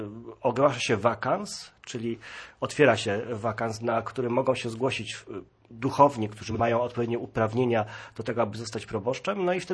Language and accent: Polish; southern Poland, Poland; Pomimo tego, że ja i moja żona pochodzimy z południa Polski